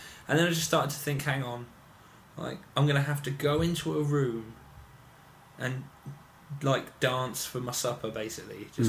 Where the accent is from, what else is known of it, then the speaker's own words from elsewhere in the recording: Portsmouth, South East England, United Kingdom; now in London, United Kingdom; I've lived in London 5 years now. And I came from Portsmouth. And Portsmouth is very sheltered. It's all white people.